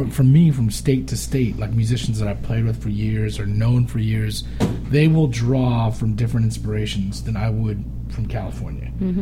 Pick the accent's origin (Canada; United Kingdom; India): India; And, and I'm Indian, but I just...